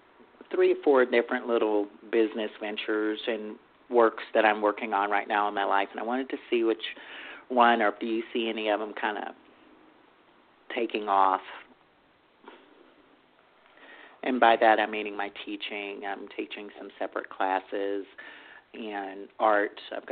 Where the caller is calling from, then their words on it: Texas, United States; in Texas.